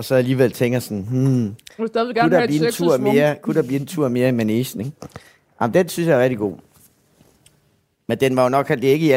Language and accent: Danish; Esbjerg, Region of Southern Denmark, Denmark; born there; Det betyder, at jeg blev født i Esbjerg, og det var en by, jeg havde det meget, meget svært ved.